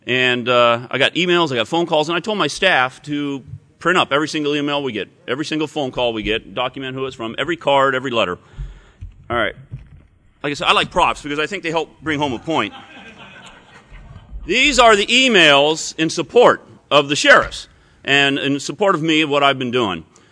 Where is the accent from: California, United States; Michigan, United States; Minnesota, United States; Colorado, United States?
Colorado, United States; because I'm from Weld County, and the county seat's Greeley, and it's about 120 miles north of Colorado Springs.